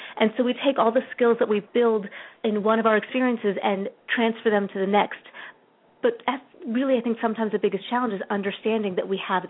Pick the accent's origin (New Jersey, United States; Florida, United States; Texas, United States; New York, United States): New Jersey, United States; South Orange; And I'm from South Orange, New Jersey.